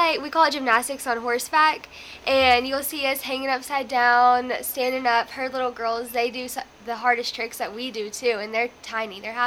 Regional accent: Weatherford, Oklahoma, United States; I'm from western Oklahoma, so Weatherford area.

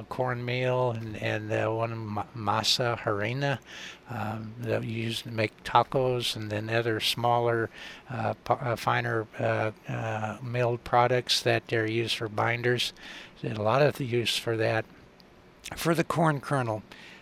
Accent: Kansas, United States; I grew up in Northwest Kansas, yep. And it was flat.

